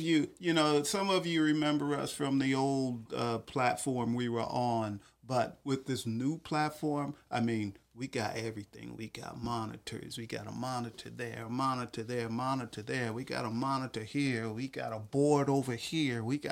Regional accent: New York, United States; As many of you know, I grew up in New York.

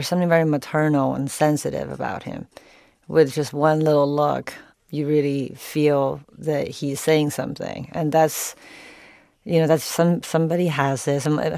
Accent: Beijing, China; now in United States; which I, growing up in Beijing, have always fantasized about and visited.

